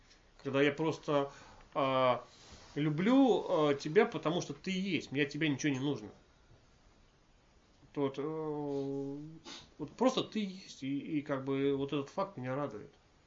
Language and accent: Russian; Moscow, Russia; вы знаете, я вот из Москвы